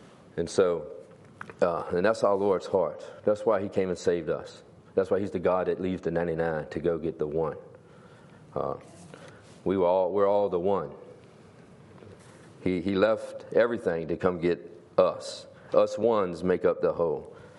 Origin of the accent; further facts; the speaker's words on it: Emporia, Kansas, United States; And so I grew up in Emporia